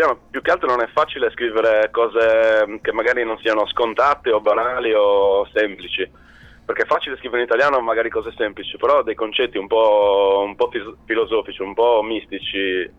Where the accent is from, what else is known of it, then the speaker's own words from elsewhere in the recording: Sardinia, Italy; scrivere in sardo mi sarei ghettizzato alla Sardegna, con tutto rispetto a chi ho, immaginate, sono la mia terra